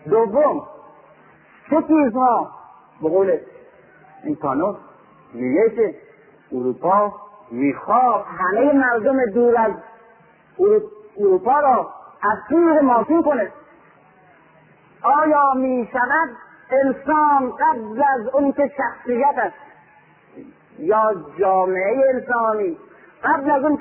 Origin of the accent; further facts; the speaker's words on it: Iran; من در قرن 19 به عنوان یک ایرانی احساس میکردم که وابسته به یک تمدن بزرگ قرن 4 و 5 و 6 و 7 و 8 اسلامی هستم